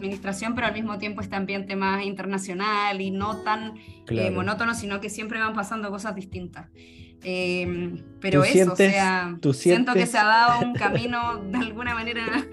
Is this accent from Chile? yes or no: yes; Chile; moved away as an adult; yo por lo menos desde que me fui de Chile dije, nunca más vuelvo a un trabajo que no